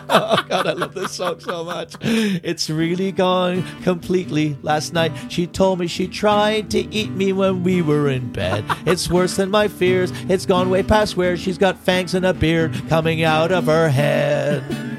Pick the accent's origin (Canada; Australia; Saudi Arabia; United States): Canada; And it was the first time we were looking around, and we're from Canada.